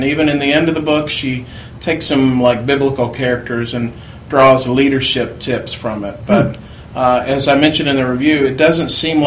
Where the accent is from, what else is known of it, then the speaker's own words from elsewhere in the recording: Marietta, Georgia, United States; I grew up in Marietta, Georgia. They were a local group back then when I was a teenager.